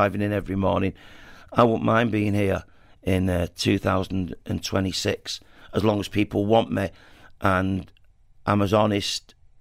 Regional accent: Salford, North West England, United Kingdom; I'm from Salford.

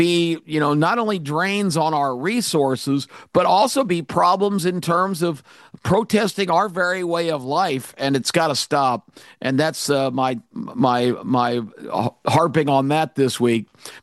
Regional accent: Atlanta, Georgia, United States; So many close friends growing up in Atlanta. My four best friends from high school are still my four best friends to this day.

